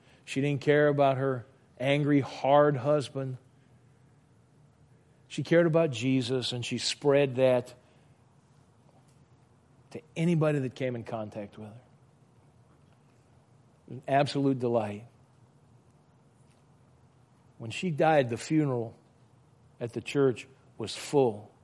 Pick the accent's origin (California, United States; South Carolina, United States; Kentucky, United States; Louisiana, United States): Louisiana, United States; Broussard; I had some friends growing up in Broussard, and this family lived across the street